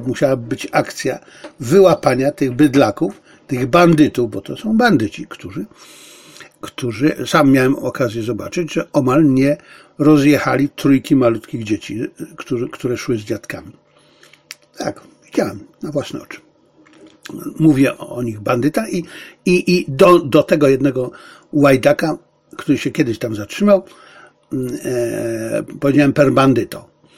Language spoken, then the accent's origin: Polish; Silesian Voivodeship, Poland; znaczy wychowałem się na Śląsku, jeździliśmy w Beskid Żywiecki.